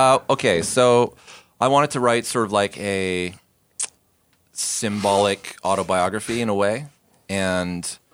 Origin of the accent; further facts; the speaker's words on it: Mississauga, Ontario, Canada; my mom is from Montreal and my dad's from England. And we grew up in Toronto or Mississauga in the suburbs.